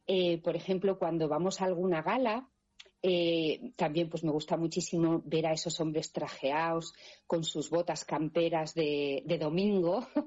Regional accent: Peralta, Navarre, Spain; porque yo como soy de Peralta, a mí me gusta mucho el desierto

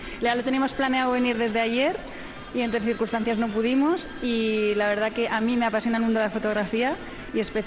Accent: San Sebastián, Basque Country, Spain; De San Sebastián.

